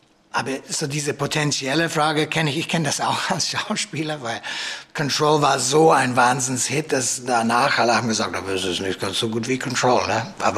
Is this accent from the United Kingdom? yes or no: yes; England, United Kingdom; German is a second language; weil für mich ist Deutschland international, weil ich bin Engländer